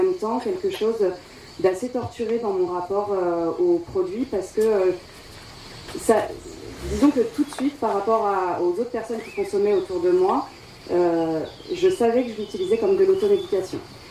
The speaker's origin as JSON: {"language": "French", "town": "Paris", "region": "Île-de-France", "country": "France", "tie": "born or raised there", "said": "Moi je viens de Paris, j'ai grandi, j'avais mes deux parents"}